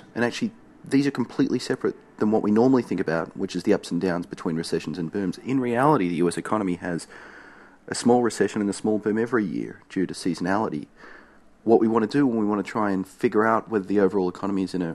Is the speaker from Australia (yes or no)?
yes; Australia; One funny thing I can tell you as an Australian